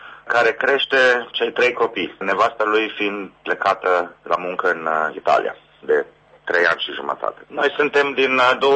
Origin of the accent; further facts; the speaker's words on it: Romania; Noi suntem numiți români. Aici am putea că nu suntem numai români în echipă, dar noi suntem români.